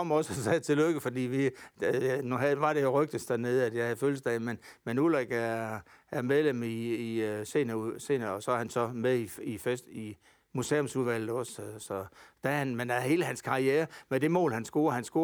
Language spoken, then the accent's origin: Danish; Jutland, Denmark; Altså, jeg er jyde som bare pokker. Og jeg føler altid det at komme hjem, når jeg kommer hjem til Jylland.